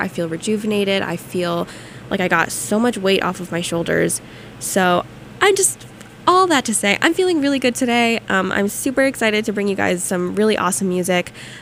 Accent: Philippines; I'm Filipina, so she is my sister.

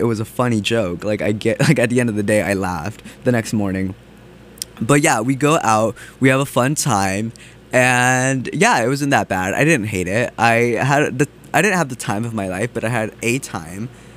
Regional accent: North Carolina, United States; Because I'm not from Raleigh. I'm from another part of North Carolina.

